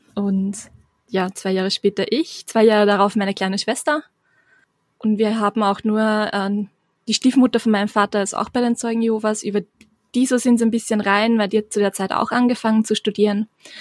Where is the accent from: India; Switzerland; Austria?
Austria; ich komme aus Österreich und bin in die Zeugen Jehovas hineingeboren worden.